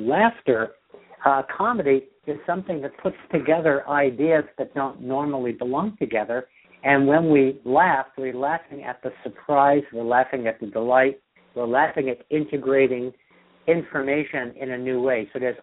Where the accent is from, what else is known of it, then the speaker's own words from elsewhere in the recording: New York, United States; Growing up in New York, you had Yogi Berra. He was a catcher for the Yankees.